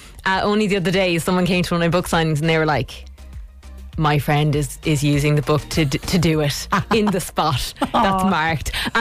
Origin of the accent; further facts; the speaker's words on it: Munster, Ireland; Okay, I'm from Munster. And I'm going to go with Cum Chinon because, look, that was in book one. I grew up maybe like 20 minutes from it.